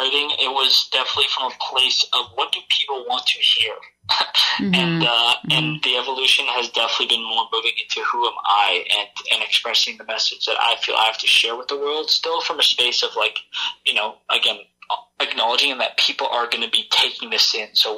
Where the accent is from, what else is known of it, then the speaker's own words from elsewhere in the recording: Hamilton, Ontario, Canada; Yes, I'm born and raised in Hamilton, actually. Love it here, and I always have.